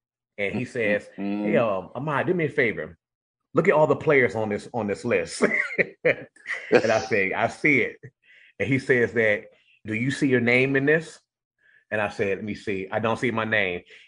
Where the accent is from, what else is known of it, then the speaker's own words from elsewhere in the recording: Cleveland Heights, Ohio, United States; just coming from, you know, just growing up in Cleveland Heights.